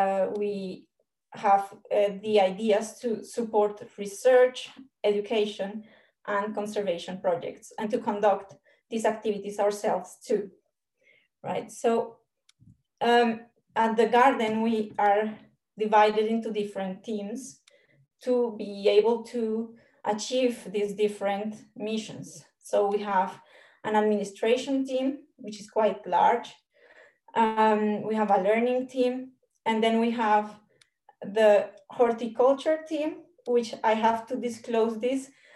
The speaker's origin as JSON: {"language": "English", "country": "Colombia", "also_born_or_lived": "Switzerland", "moved": "as an adult", "lives_now": "Cambridge, United Kingdom", "said": "I am from Colombia, but I lived for 10 years in Switzerland, where I did my master's and my PhD. And then just after I finished my PhD, there was this opportunity to work in Cambridge, and I moved to Cambridge, and that was 3 years ago."}